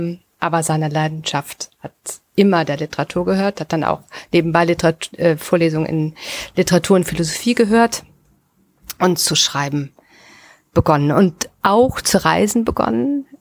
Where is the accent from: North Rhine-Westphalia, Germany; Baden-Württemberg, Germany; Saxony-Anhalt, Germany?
North Rhine-Westphalia, Germany; Düsseldorf; Ich bin ja auch Düsseldorferin